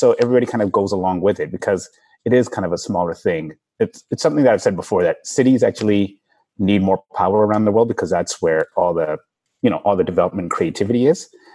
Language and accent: English; Vancouver, British Columbia, Canada; I mean, I'm from Vancouver originally.